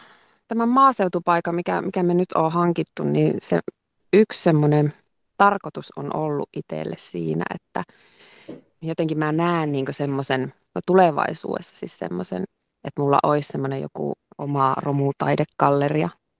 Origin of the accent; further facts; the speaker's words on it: Ylikiiminki, North Ostrobothnia, Finland; No mähän olen itse Ylikiimingistä kotoisin syrjäkylältä sieltä.